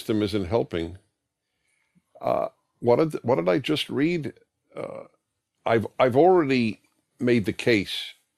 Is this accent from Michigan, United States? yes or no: no; New York, United States; I grew up in New York. I'm very familiar with that attitude.